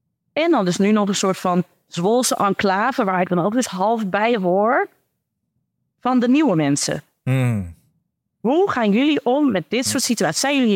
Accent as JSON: {"language": "Dutch", "town": "Zwolle", "region": "Overijssel", "country": "Netherlands", "said": "ik kom uit Zwolle."}